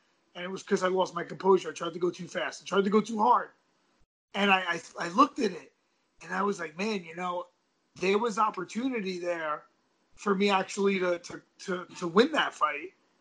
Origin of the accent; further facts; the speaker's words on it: Brooklyn, New York, United States; I'm from Brooklyn and I fought in New York.